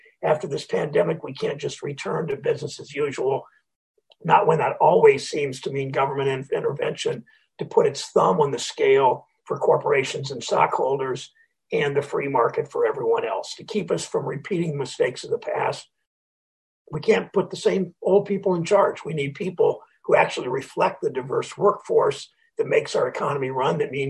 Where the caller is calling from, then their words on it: Cleveland, Ohio, United States; My wife, I'm calling you from Cleveland, Ohio. My wife and I live in zip code 44105